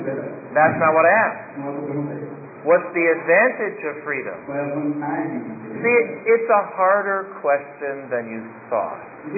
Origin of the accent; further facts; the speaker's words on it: United States; Now, Jared and I, we come from the United States.